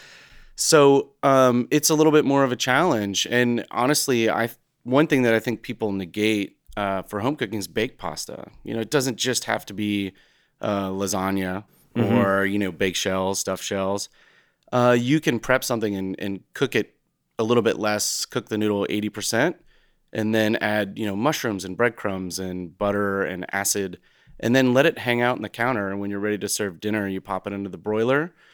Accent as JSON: {"language": "English", "country": "United States", "said": "And especially as an American, I can't speak to Italian authenticity."}